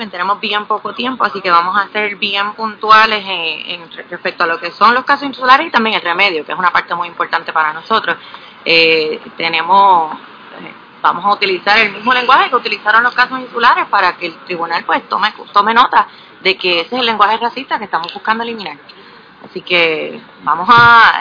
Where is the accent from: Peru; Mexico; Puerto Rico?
Puerto Rico; Soy la única mujer, soy joven y soy puertorriqueña